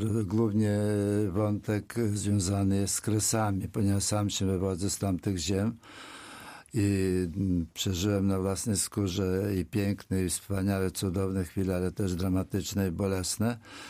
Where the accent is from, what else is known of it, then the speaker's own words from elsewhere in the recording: Ternopil Oblast, Ukraine; W mojej wsi, tam gdzie ja mieszkałem, w województwie tarnopolskim, w powiecie Podhajce, to była ogromna wieś, 3,5 tysiąca mieszkańców, prawie małe miasteczko, miała swoje dzielnice. Obok Polaków byli też Ukraińcy, Żydzi i Rusini.